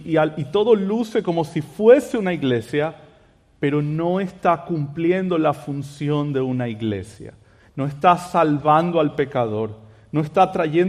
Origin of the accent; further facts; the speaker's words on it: Guayaquil, Guayas, Ecuador; yo soy de Guayaquil, Ecuador, y quería contarles algo a manera de introducción acerca de mi ciudad.